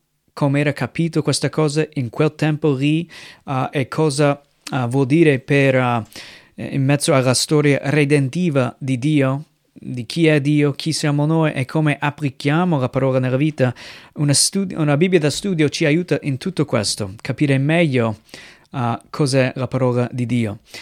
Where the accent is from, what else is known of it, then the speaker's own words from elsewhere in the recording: United States; Italian is a second language; now in Italy; sono missionario con la Chiesa Evangelica, vengo dagli Stati Uniti, sto servendo il Signore qui in Italia dal 2007